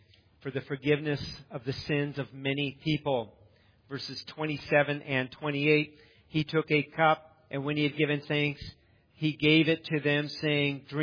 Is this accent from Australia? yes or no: no; Hannibal, Missouri, United States; born there; I was born in Hannibal, Missouri. I did grow up hearing about signing it in blood